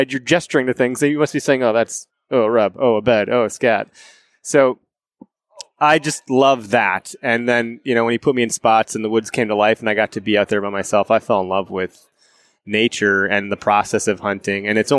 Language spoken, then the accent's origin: English; Wisconsin, United States; Yeah. The Nicolet National Forest in Wisconsin. So northern Wisconsin.